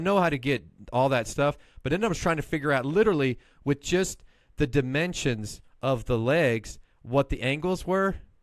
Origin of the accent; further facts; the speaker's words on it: Texas, United States; I grew up in Texas, man, right next to Louisiana.